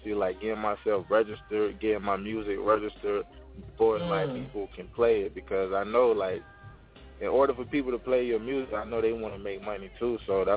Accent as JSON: {"language": "English", "town": "St. Petersburg", "region": "Florida", "country": "United States", "said": "I'm from St. Petersburg, Florida."}